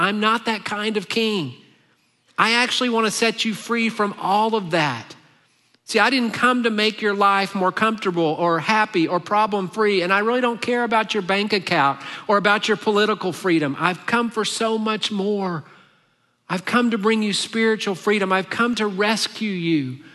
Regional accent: United States; And I think for us, especially growing up in America, we like to bring our American culture and kind of mix it with the kingdom of God culture, right?

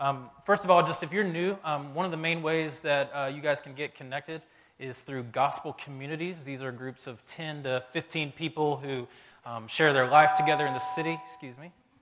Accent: the South, United States; I'm from the South, guys. That's how we roll.

